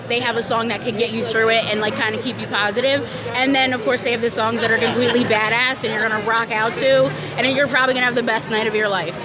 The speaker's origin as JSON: {"language": "English", "town": "Philadelphia", "region": "Pennsylvania", "country": "United States", "said": "I'm from Philadelphia."}